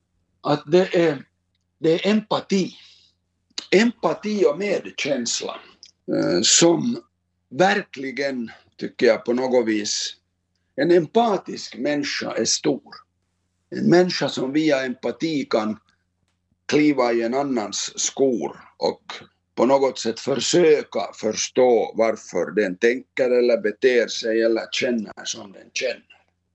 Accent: Finland; För det är ju sådana saker som man som finländare liksom tar för givet.

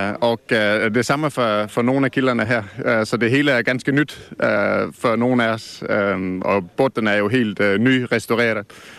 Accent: Denmark; Jag är dansk och så har vi två engelskmän och en holländare ombord.

